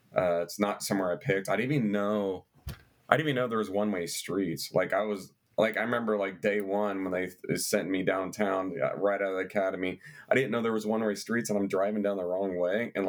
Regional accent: Wichita, Kansas, United States; I grew up in West Wichita. I never met a homeless person before.

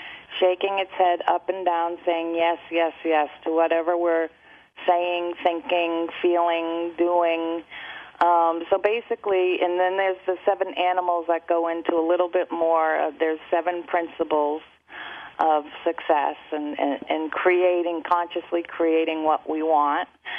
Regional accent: New Jersey, United States; I grew up in New Jersey, and we did a whole environmental campaign, and we went to the Hudson River

